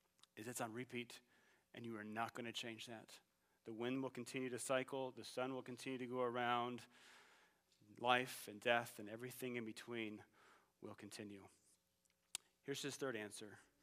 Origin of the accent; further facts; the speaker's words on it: Illinois, United States; growing up in Illinois, 99% of the time on Halloween, it rained.